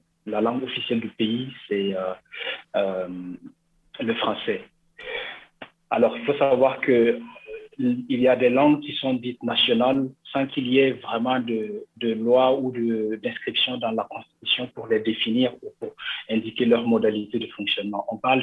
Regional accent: Burkina Faso; first language Mooré; French is a second language; ma langue maternelle, c'est le moré. Donc, j'ai été réellement en contact avec le français qu'à l'âge de 6 ans, quand j'ai fait mes premiers pas à l'école.

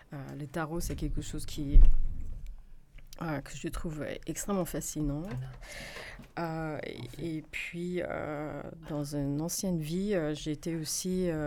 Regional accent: California, United States; French is a second language; now in Grenoble, France; à la base, je suis de Californie, mais grenobloise d'adoption depuis très longtemps.

